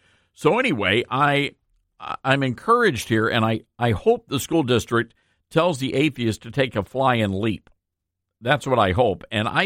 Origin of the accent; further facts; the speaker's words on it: Memphis, Tennessee, United States; I own the news radio station in my hometown of Memphis.